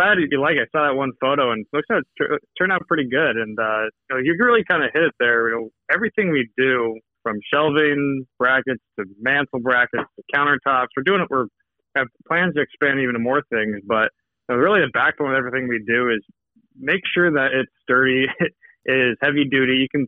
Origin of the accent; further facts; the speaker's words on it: Houston, Texas, United States; born there; now in Portland, United States; I was born in Houston, Texas, moved up here to the Northwest, been living in Portland for come up on 10 years now.